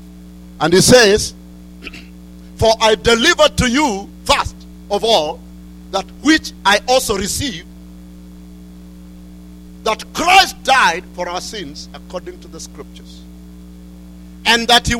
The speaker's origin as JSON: {"language": "English", "town": "Nakuru", "region": "Nakuru County", "country": "Kenya", "said": "I come from Kenya. I come from Nakuru. I am married. I have children and grandchildren."}